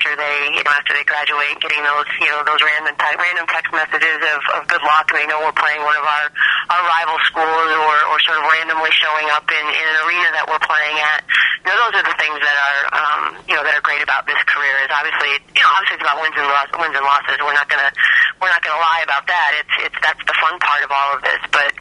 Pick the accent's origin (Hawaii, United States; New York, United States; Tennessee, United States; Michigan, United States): Michigan, United States; It was a great fit, very similar to home. I'm from Michigan, so it's a lot of very familiar surroundings